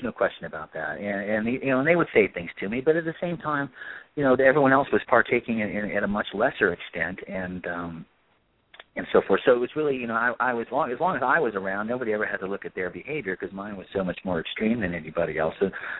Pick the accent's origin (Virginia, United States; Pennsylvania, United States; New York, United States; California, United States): California, United States; Los Angeles; growing up in Los Angeles at that time, so that part's complicated.